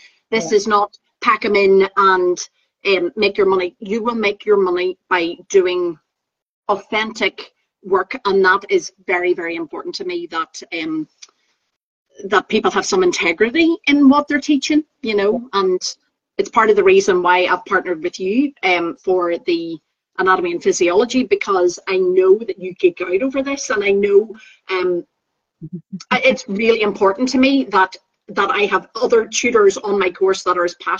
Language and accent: English; Northern Ireland, United Kingdom; now in Glasgow, United Kingdom; For those who don't know, I'm Northern Irish. I live just by that accent, but I live in Scotland. I live in Glasgow.